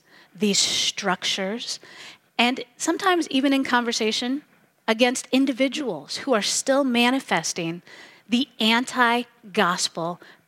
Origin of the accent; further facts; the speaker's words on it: United States; I love America. I love being American. I have traveled and lived abroad.